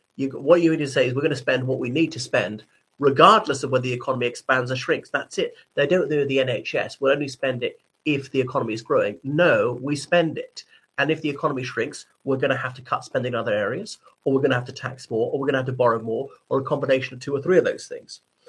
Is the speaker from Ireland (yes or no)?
yes; Ireland; from Ireland.